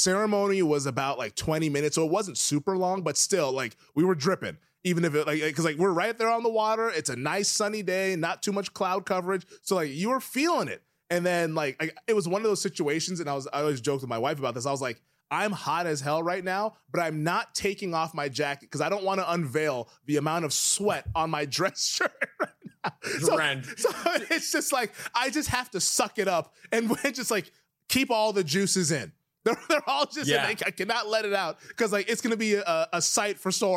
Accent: Seattle, Washington, United States; I've never been to Miami. I'm from Seattle, man.

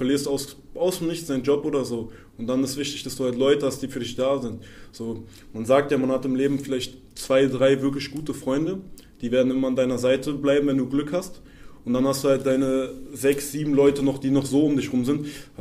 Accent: Berlin, Germany; Ich bin in Lichterfelde aufgewachsen. Das kann man sich vorstellen, es gibt da einmal so eine Gegend, die ist ein bisschen wohlhabender. Und direkt daneben ist halt auch Block und so.

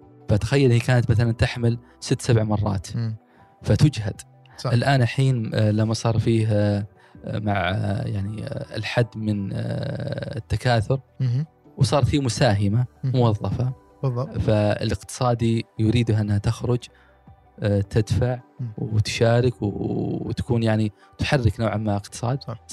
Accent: Saudi Arabia; وهذا للأسف حتى موجود ما زال عندنا في السعودية

